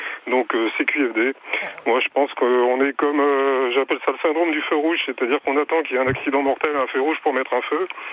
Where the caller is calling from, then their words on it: Pays de la Loire, France; Je suis pas d'Angers, je suis à côté d'Angers